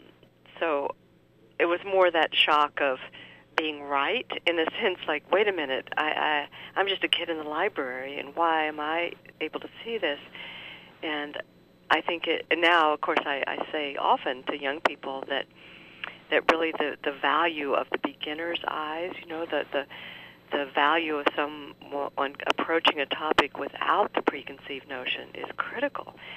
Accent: Fort Worth, Texas, United States; I grew up in Fort Worth, you know, Cowtown

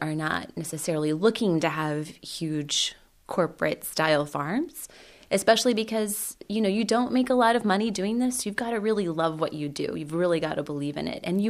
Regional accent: Oklahoma, United States; for me, growing up in Oklahoma, it's definitely a place where many of my peers couldn't wait to get out

